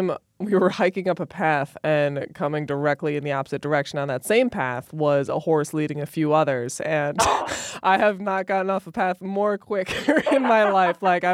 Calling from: Wisconsin, United States; So I'm calling here from Wisconsin

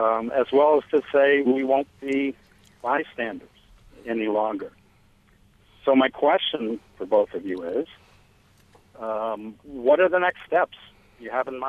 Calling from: Rochester, New York, United States; I'm from Greater Rochester, because we live in a metropolitan area where city and town boundaries that are pretty artificial

